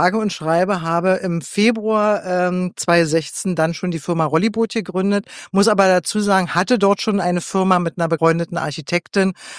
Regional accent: Brandenburg an der Havel, Brandenburg, Germany; moved away; Ich muss sagen, ich bin gebürtig aus Brandenburg an der Havel, bin dort vor der Wende schon weggegangen und wollte dort eigentlich nie wieder hin zurück.

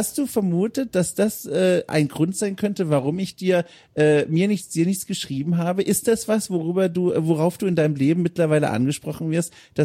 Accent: Southern Germany, Germany; Und das Problem war, ich komme aus Süddeutschland

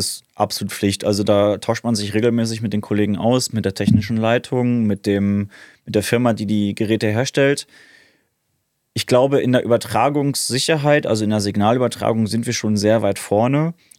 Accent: Dortmund, North Rhine-Westphalia, Germany; Als gebürtiges Kind des Ruhrgebiets bin ich Dortmunder.

